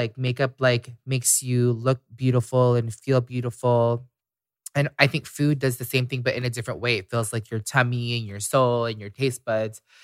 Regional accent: Orlando, Florida, United States; We grew up in Orlando, Florida, and we would always, me, Peter, and Paul, our youngest brother, we would always argue where to eat.

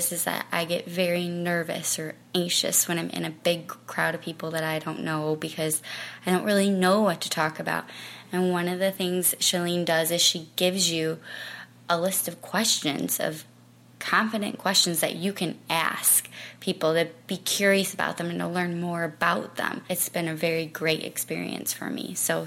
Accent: Bartlett, Illinois, United States; I'm from Bartlett, Illinois.

